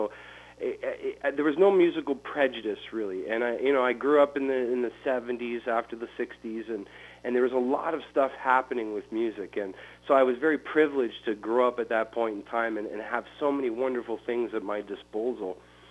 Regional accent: Canada; I am a Canadian Roman. I'm Slovak, is my background. My dad was born there. My mom was born here.

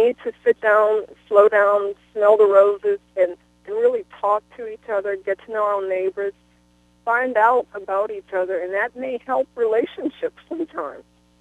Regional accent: New Orleans, Louisiana, United States; And when I was growing up in New Orleans, we knew our neighbors

